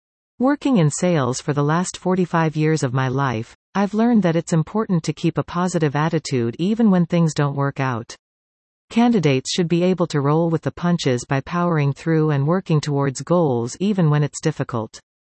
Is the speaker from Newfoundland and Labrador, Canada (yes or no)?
no; Elliot Lake, Ontario, Canada; I was born and raised in Elliott Lake.